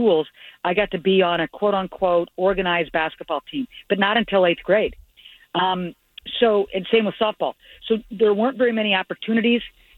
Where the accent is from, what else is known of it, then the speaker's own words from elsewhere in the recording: Omaha, Nebraska, United States; where I grew up in Omaha, it was a very Catholic city. And so I grew up in a Catholic household, so I went to a Catholic grade school, 1 through 8.